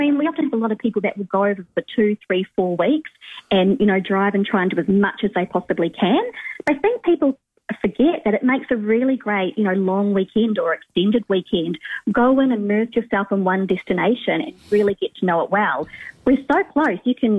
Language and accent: English; Auckland, New Zealand; also born or lived in Feilding; So I grew up in Auckland. For your listeners that have travelled a little bit in New Zealand, I'll test them. I was actually born in Fielding in the Manawatu, but did most of my growing up in Auckland.